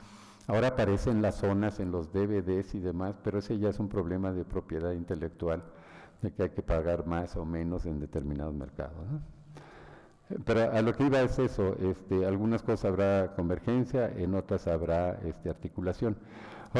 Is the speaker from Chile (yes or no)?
no; Mexico; Yo soy mexicano, ¿eh?